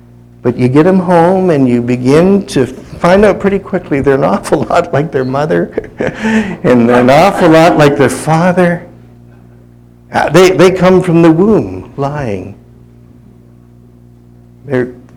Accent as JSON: {"language": "English", "town": "Windsor", "region": "Ontario", "country": "Canada", "tie": "born or raised there", "said": "When we were kids growing up in Windsor in Canada"}